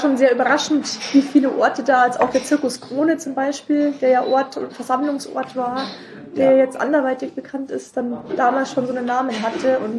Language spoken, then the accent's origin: German; Rosenheim, Bavaria, Germany; meine Heimat Rosenheim